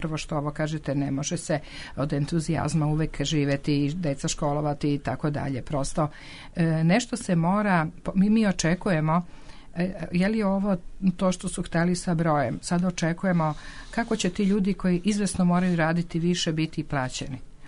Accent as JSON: {"language": "Serbian", "country": "Serbia", "said": "Znate, ja sam iz Srbije, moj muž iz Srbije."}